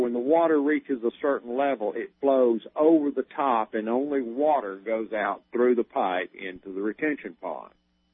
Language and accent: English; Alabama, United States; I'm from Alabama and I gotta hang my head in shame and just say we were not ready.